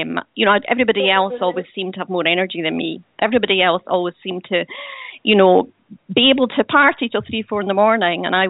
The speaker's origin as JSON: {"language": "English", "town": "Dunfermline", "region": "Scotland", "country": "United Kingdom", "tie": "born there", "also_born_or_lived": "Spain", "said": "Yeah, I was born in Dunfermline in Fife in Scotland."}